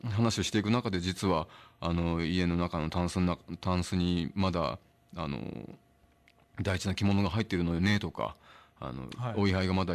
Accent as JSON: {"language": "Japanese", "town": "Nagoya", "region": "Aichi", "country": "Japan", "lives_now": "Takeo, Japan", "said": "出身は愛知県名古屋市なんですが、"}